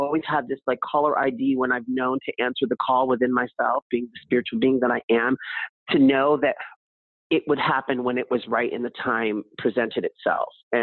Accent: Manhattan, New York, United States; Born and raised in Manhattan, and I started off as a dancer and also collecting Barbies at the age of 4.

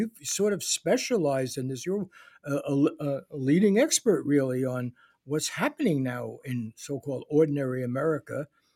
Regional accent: Bronx, New York, United States; I grew up myself in the Bronx during the Depression and lived there for 23 years.

